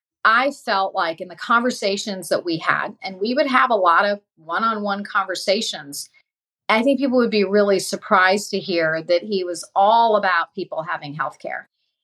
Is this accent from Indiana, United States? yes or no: yes; Indiana, United States; He's from Indiana. I'm from Indiana.